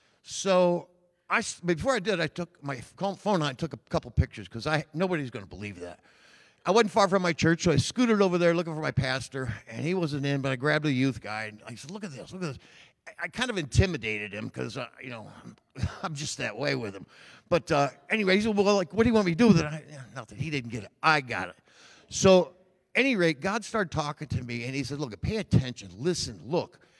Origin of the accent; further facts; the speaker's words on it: Myrtle Beach, South Carolina, United States; I'm from Myrtle Beach. I'm up here just visiting with my sister.